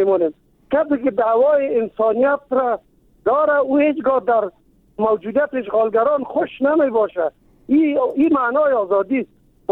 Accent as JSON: {"language": "Persian", "region": "Kabul", "country": "Afghanistan", "said": "ما از کابل هستم، یعنی در قوم تاجک ولی مسلمان افغان دوست."}